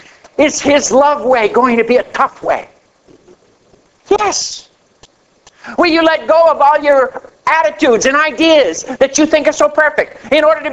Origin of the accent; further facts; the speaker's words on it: Canada; Yeah, because I'm Canadian.